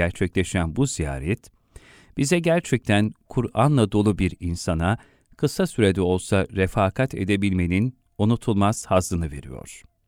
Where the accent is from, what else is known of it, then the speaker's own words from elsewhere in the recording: Soğuksu, Kocaeli, Turkey; Hicri 1325 tarihinde, miladi 1909, Hereke'ye bağlı Soğuksu köyünde doğdum.